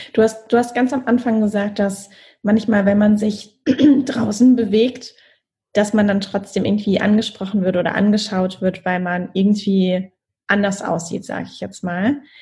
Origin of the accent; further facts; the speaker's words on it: Mannheim, Baden-Württemberg, Germany; ein Freund von mir aus Mannheim, aus meiner Heimat, hatte genau ähnliche Dinge berichtet.